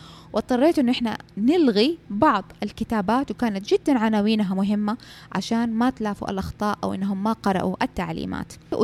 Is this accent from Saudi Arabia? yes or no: yes; Saudi Arabia; ما أعرف إذا عندنا في السعودية يطلبوها أو لا